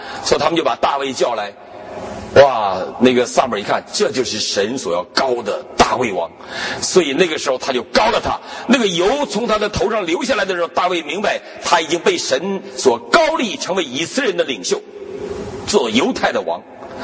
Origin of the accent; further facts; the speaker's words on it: China; now in United States; 我们过去小时候在中国大陆